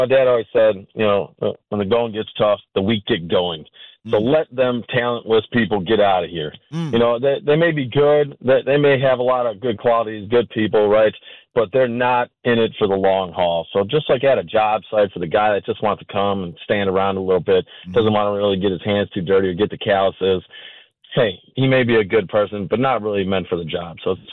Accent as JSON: {"language": "English", "town": "Milwaukee", "region": "Wisconsin", "country": "United States", "tie": "born or raised there", "said": "You know, I was born and raised in Milwaukee. I have no plans on leaving."}